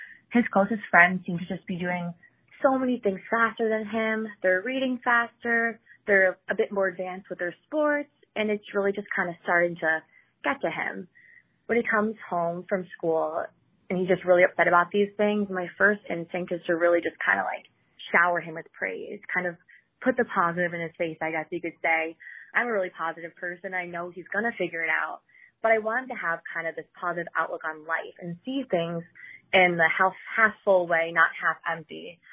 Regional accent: Iowa, United States; I'm from Iowa.

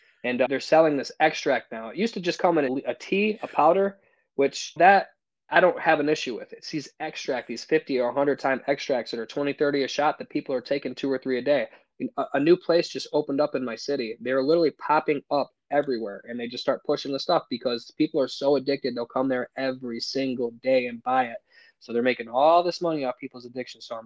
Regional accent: Ohio, United States; in my hometown, there's a wonderful recovery movement here in Bellevue, Sandusky, Port Clinton.

